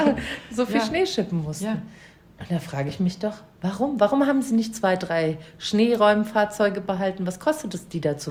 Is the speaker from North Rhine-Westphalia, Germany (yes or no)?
no; Munich, Bavaria, Germany; ich bin ja Münchnerin und ich habe den großen Fehler gemacht. Ich bin aus München raus. Ich bin nach Regensburg.